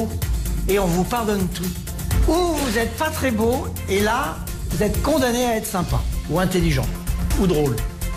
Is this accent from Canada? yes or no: no; Bordeaux, Nouvelle-Aquitaine, France; born there; je suis né en 1968 à Bordeaux